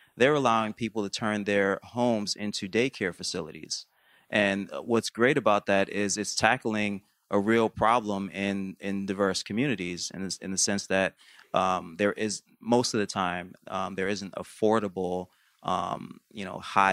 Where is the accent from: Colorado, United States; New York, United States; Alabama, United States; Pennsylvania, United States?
New York, United States; I grew up in New York, so I don't know if everyone knows what a bodega is, but it's like a corner store